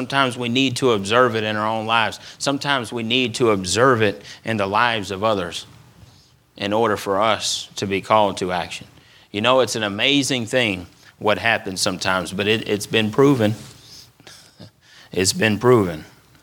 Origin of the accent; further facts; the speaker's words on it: Louisiana, United States; I was very narrow when I was growing up. It was Louisiana, and that's it. Louisiana, and that's it. That's about the only state I knew.